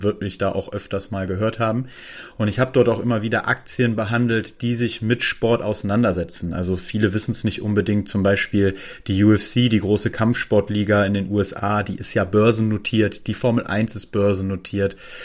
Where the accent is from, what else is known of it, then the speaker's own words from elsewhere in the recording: Wuppertal, North Rhine-Westphalia, Germany; ich komme aus Wuppertal ursprünglich und quasi bin ich auf dem Tennisplatz aufgewachsen